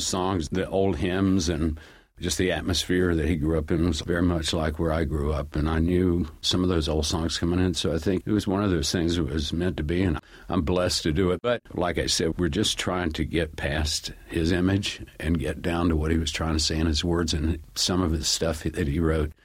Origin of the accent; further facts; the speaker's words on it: Asheville, North Carolina, United States; My dad and mom, I grew up around Asheville, North Carolina.